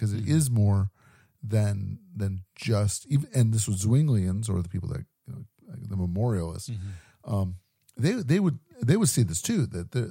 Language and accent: English; United States; one thing that Americans, and I'm very American, and I'm definitely guilty of this, is that we rush through stuff like meals.